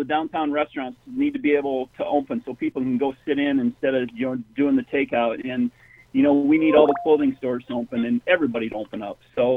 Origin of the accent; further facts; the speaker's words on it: Jackson, United States; The greatest thing, I grew up in Jackson, and I've been going to the races there ever since I can remember.